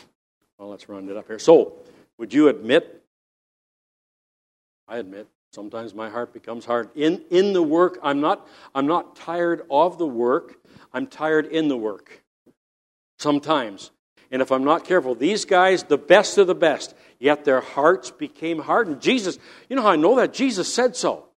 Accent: Canada; I'm a Canadian.

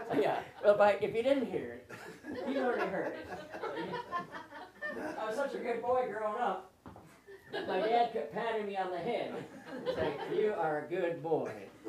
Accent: West Bend, Wisconsin, United States; I grew up in West Bend, Wisconsin, 30 miles north of the great city of Milwaukee.

